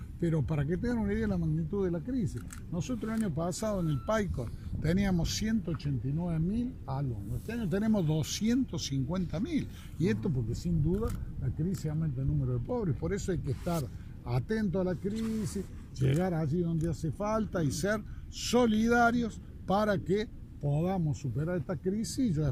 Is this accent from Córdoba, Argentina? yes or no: yes; Córdoba, Argentina; soy un cordobés más que tiene la alegría de haber sido el gobernador más votado de la historia de Córdoba.